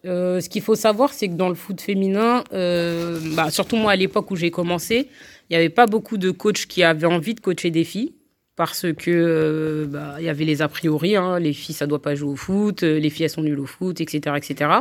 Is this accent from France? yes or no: yes; Cergy, Île-de-France, France; J'ai commencé à Cergy, parce que je viens de Cergy.